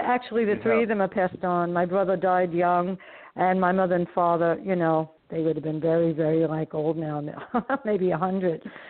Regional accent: New York City, New York, United States; born there; Okay. I was born in Canarsie, Brooklyn.

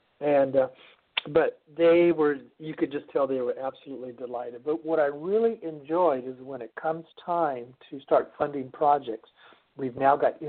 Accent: United States; the fact that I came all the way from America here, and they just thoroughly enjoyed it.

